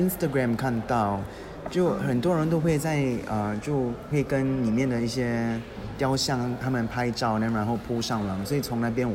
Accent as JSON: {"language": "Chinese", "country": "Taiwan", "said": "因为我是从台湾来的，所以我来新加坡旅游的时候就打算来看一下有什么个究竟。"}